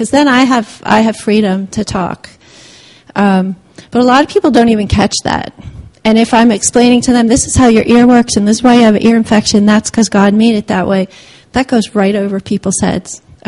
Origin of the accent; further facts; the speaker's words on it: Nigeria; born or raised there; now in United States